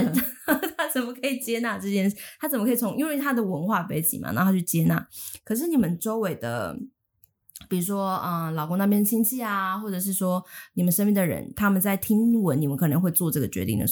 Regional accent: Taiwan; 就是以台湾土生土长台湾人来说

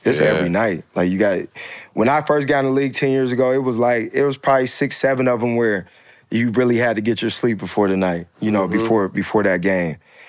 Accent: Tacoma, Washington, United States; So I'm from Tacoma, Washington, about 40 minutes south of Seattle.

